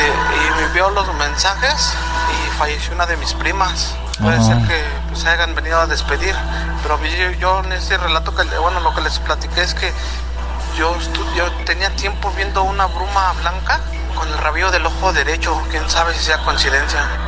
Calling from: Chicago, Illinois, United States; de Chicago.

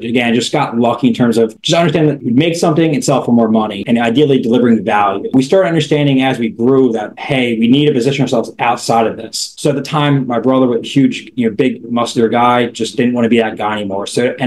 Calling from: Long Island, New York, United States; I'm calling in from Long Island.

